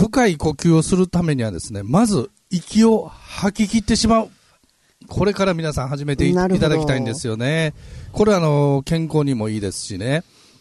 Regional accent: Osaka, Japan; もう根っからの大阪人です

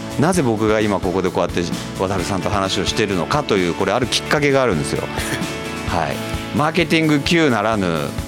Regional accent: Miyakojima, Okinawa, Japan; now in Naha, Japan; 僕宮古島出身なんですけどって、ちょうど今日宮古島で出張行って帰ってきたとこだった、こっち那覇に帰ってきたとこだったんで、

